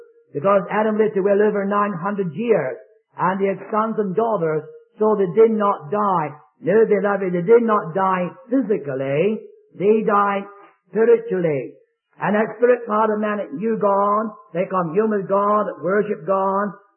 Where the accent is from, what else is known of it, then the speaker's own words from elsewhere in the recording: Scotland, United Kingdom; And being a Scotsman, I said, I'm going to ask you another question.